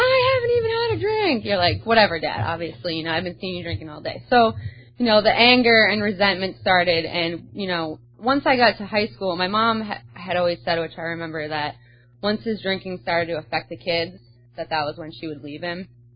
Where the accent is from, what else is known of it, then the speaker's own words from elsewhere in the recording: Rhode Island, United States; now in Florida, United States; So I'm from Rhode Island, small state up north, Yankee northern girl, born and raised. All my family is there, but truly today I like to consider myself a Floridian.